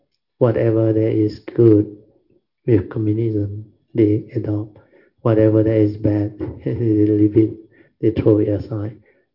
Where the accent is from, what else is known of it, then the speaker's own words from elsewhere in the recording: Malaysia; But Malaysian, being Malaysian, we have a lot of good, talented people.